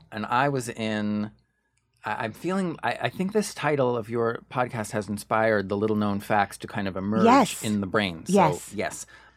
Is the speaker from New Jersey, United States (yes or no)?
yes; Ridgewood, New Jersey, United States; also born or lived in New York City; So I was born in the city at Mount Sinai. Dr. Cherry.